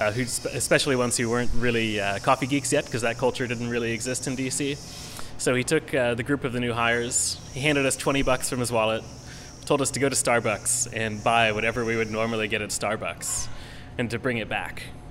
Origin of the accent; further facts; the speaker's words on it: Spring, Texas, United States; I grew up in Spring, Texas, which is straight up I-45 north of Houston. So it used to be a pretty small suburb.